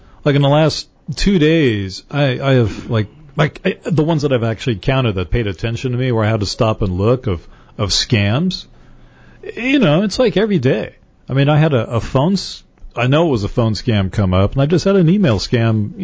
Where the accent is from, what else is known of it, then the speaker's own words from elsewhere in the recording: Anaheim, California, United States; born there; well, I was born in Anaheim, so I got that going for me.